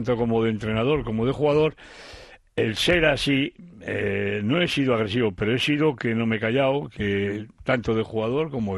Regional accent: Sestao, Basque Country, Spain; also born or lived in Barakaldo; yo nací en Baracaldo y de crío fuimos a Sestao. Mis padres me llevaron con meses a Sestao. Y yo a Sestao le tengo un cariño especial porque ahí me formé como futbolista y como persona

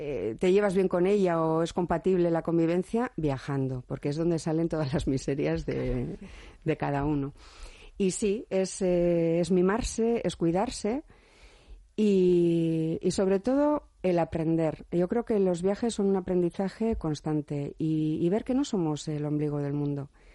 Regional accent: Santurtzi, Basque Country, Spain; Esta semana he visto en Santurce, en mi pueblo, lo que es el turismo sostenible de verdad.

